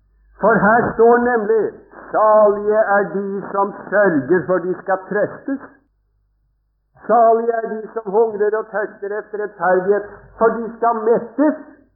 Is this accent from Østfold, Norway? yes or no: yes; Sarpsborg, Østfold, Norway; vi hadde noen hjemme i Sarpsborg